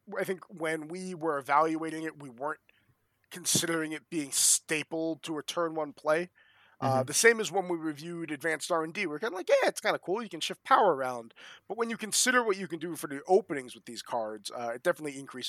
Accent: New Jersey, United States; I grew up in New Jersey.

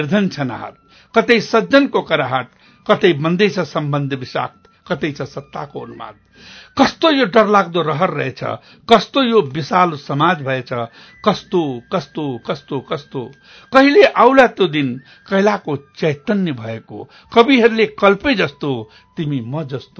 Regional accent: Ballia, Uttar Pradesh, India; also born or lived in Syangja, Nepal / Bihar, India; म जन्मेको स्याङ्जामा, तर जम्मा 1-1.5 वर्षको उमेरमा मेरो मातापिताले मलाई लिएर भारत गए र सम्पूर्ण मेरो बाल्यकाल त्यही नै बित्यो

